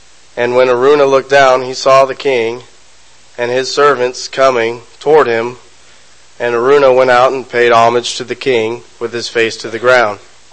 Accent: United States; I am an American and we are notorious for pronouncing things wrong.

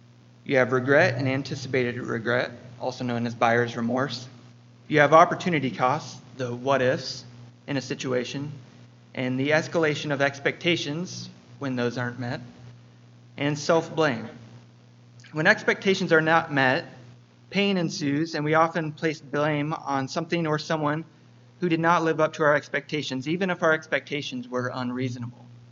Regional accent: Iowa, United States; And since we're from Iowa, you could also replace squirrels with deer.

